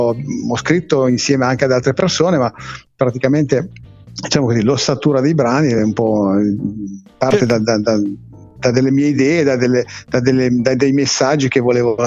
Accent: Piedmont, Italy; Io sono della provincia di Cuneo.

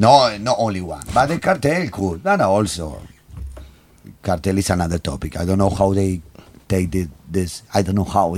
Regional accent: Argentina; No, just because I come from Argentina, so I born with this, you know.

